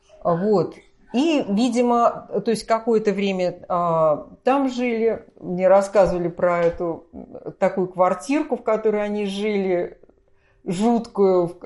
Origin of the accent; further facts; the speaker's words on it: Kolomna, Moscow Oblast, Russia; born there; Родилась в Коломне 29 марта 1956 года.